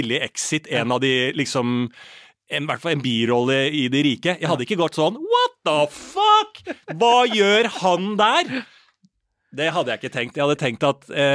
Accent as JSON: {"language": "Norwegian", "region": "Østfold", "country": "Norway", "tie": "born or raised there", "said": "født og oppvokst I Norge, slekt 100 år tilbake I tid, ja. Helt I nazi-tida I Rakstad."}